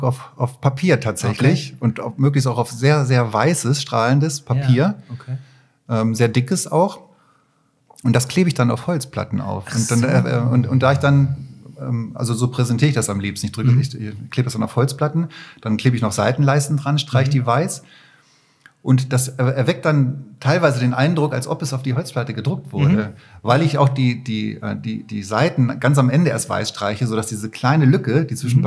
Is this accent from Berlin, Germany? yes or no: no; Barsinghausen, Lower Saxony, Germany; born or raised there; also born or lived in Katowice, Poland